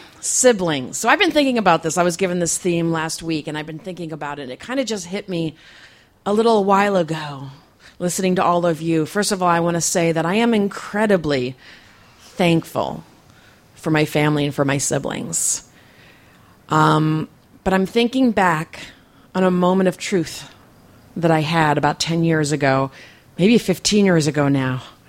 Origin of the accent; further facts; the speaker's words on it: East Coast, United States; I'm from the East Coast, so I was born in 1970